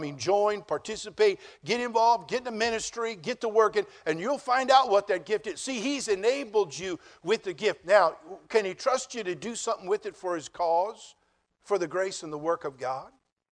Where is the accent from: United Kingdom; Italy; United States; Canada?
United States; Because I'm an American.